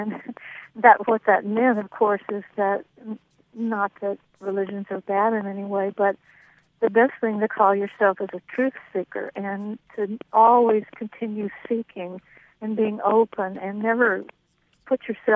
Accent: Deep South, United States; I was raised in the Deep South, and my background is as a Southern Baptist.

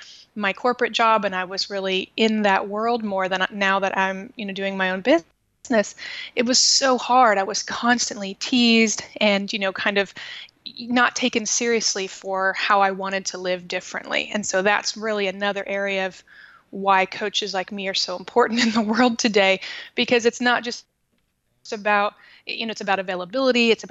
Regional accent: Midwest, United States; also born or lived in Dallas; now in Kansas City, United States; I mean, I'm from the Midwest, you know, I live in Kansas City now, but I did live in Dallas for the past 7 years until about a year and a half ago.

